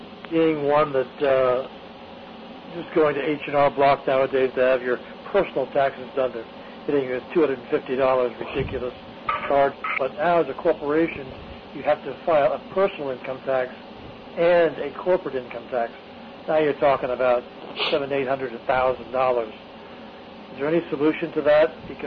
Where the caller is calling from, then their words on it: Tampa, Florida, United States; from Tampa.